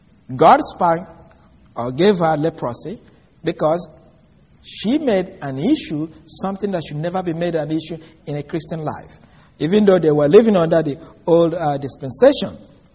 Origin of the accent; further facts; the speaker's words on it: Nigeria; first language Igbo; English is a second language; I'm a Nigerian. I speak a language that's called Igbo.